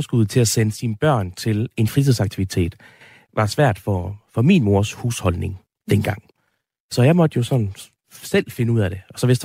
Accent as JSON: {"language": "Danish", "town": "Esbjerg", "region": "Region of Southern Denmark", "country": "Denmark", "tie": "born or raised there", "also_born_or_lived": "Aalborg", "said": "Så jeg blev født i Aalborg, og så boede i Esbjerg efterfølgende."}